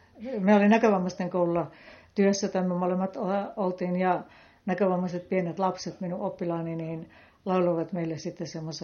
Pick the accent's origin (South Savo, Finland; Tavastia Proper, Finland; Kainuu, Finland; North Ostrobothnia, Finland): North Ostrobothnia, Finland; Lumijoki; born there; ja olen syntynyt Lumijoella. Ja nyt sitten eläkepäivinä taas muuttanut takaisin Lumijoelle ja siinä välissä ollut koulussa Muhoksella ja Oulussa